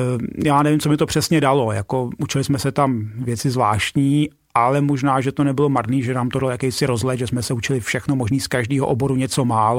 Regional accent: Havlíčkův Brod, Vysočina Region, Czechia; Já pocházím od Havlíčkova Brodu. Táta byl z vesničky Skuhrov, to je kousíček, ale jeho dědeček ten pocházel z Úsobí, to je zase kousek od Brodu, a jeho táta ten přišel někde od Vamberka.

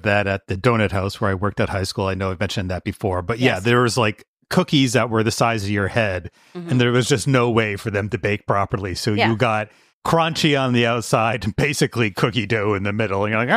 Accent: Thorold, Ontario, Canada; bun that you can get at an Italian bakery, of which there are many in my hometown of Thorold because big Italian community there.

